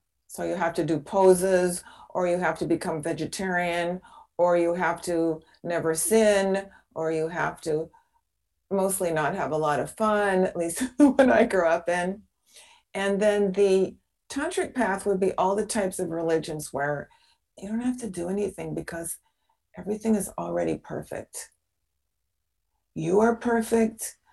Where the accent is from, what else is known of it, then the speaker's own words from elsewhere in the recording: Seattle, Washington, United States; moved away; I grew up in, I was a neighbor of yours. I was in Seattle. And as soon as I was old enough, I moved to the sun because I couldn't take that rain.